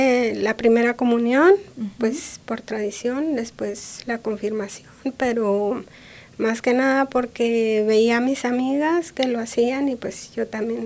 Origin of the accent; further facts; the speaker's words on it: Durango, Mexico; also born or lived in Chihuahua; yo nací en el estado de Chihuahua. Luego nos movimos a un pueblito de Durango, después a otro, así es que anduvimos en un lado y en otro.